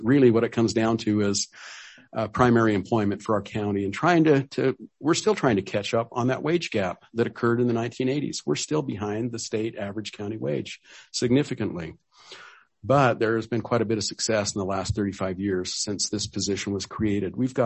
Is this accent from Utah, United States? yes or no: yes; Cedar City, Utah, United States; And growing up in Cedar City, I saw that happen.